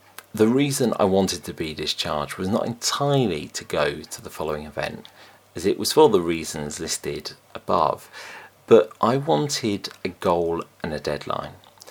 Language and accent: English; Wellingborough, East Midlands, United Kingdom; I made my hometown pride my target, and I managed to get there.